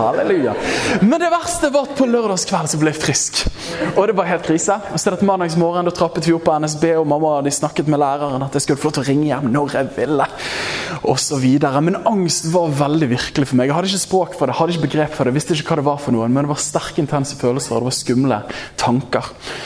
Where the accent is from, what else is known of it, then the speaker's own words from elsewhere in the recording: Bergen, Vestland, Norway; så vokste jeg opp i Åsane bydel, som er det flyter av melk og honning der. Og vokste opp i en trygg kristen familie.